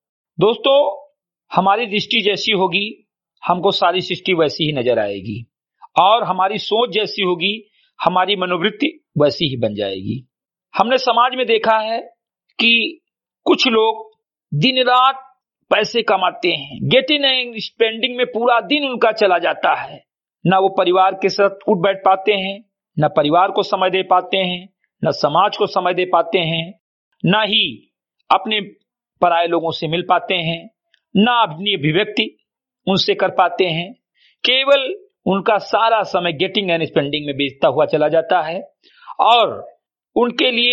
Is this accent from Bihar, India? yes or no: no; Garhai, Uttar Pradesh, India; ग्राम सभा समिति गढ़ई विकासखंड मेनपुरा जनपद बहराइच का मूल निवासी हूं